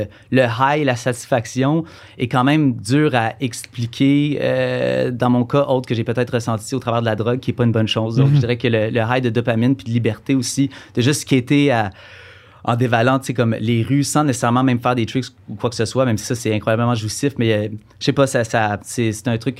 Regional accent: Ottawa, Ontario, Canada; born there; Au fait, je suis né à Ottawa, qui était Gloucester avant, puis ils ont tout appelé ça la même place.

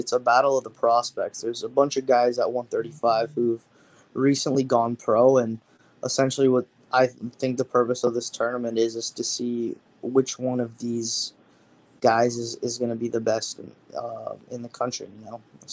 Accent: Toronto, Ontario, Canada; So, like, I'm from Toronto, like, born and raised.

